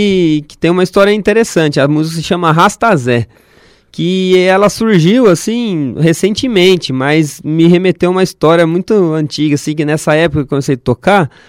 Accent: Itapira, São Paulo, Brazil; born there; lá na cidade de Itapira, que é onde eu nasci

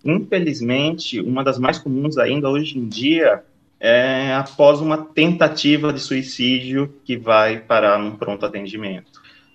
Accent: Sorocaba, São Paulo, Brazil; born there; Eu nasci em Sorocaba

